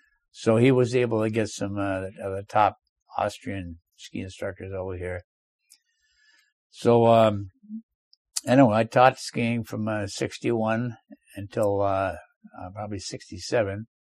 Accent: Brattleboro, Vermont, United States; also born or lived in Bennington; I was born in Bennington, Vermont, and raised pretty much in Brattleboro.

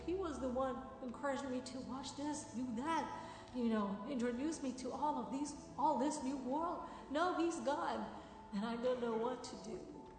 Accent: Iran; English is a second language; also born or lived in Iraq; now in United States; I was born in Iraq, and I spent most of my childhood in my young ages in Iran.

